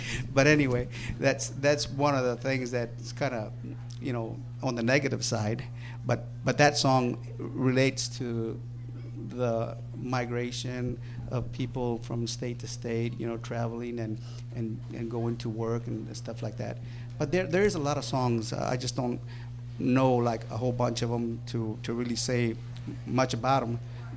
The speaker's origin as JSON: {"language": "English", "region": "Michigan", "country": "United States", "tie": "born there", "said": "I was born in Michigan, as you can see."}